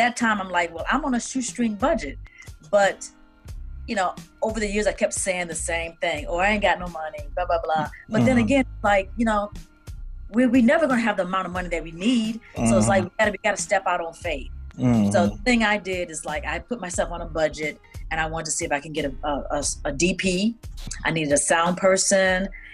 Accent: Elberton, Georgia, United States; born there; I was born in Georgia, in a small town outside of Athens called Elberton, Georgia. So I'm a country girl at heart.

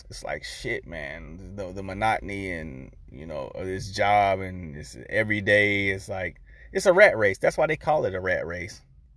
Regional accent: the Carolinas, United States; some people, they want me to visit back and come back to my hometown. I keep getting that over and over and over again about me coming back to the Carolinas. I'm like, I didn't really have a foundation growing up there

